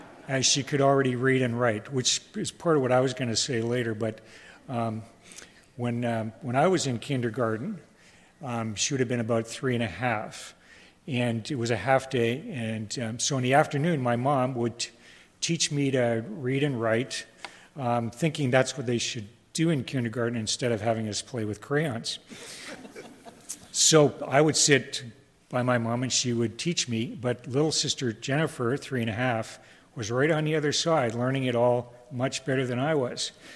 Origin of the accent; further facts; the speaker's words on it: Ottawa, Ontario, Canada; It's hard for me to take, I'm from Ottawa.